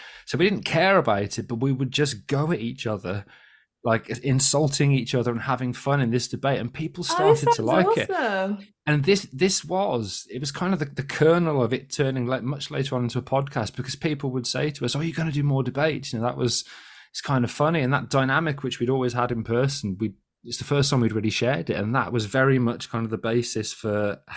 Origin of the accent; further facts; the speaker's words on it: Kidderminster, West Midlands, United Kingdom; So I'm from Kidderminster. Now, Kidderminster has a worse accent than Birmingham.